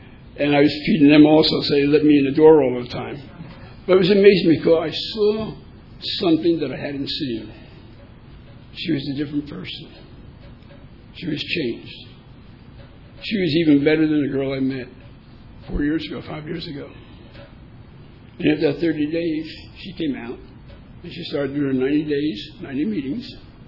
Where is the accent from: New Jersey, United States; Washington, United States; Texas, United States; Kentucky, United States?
New Jersey, United States; Now, like I said, I'm from New Jersey. You can't intimidate me too easily.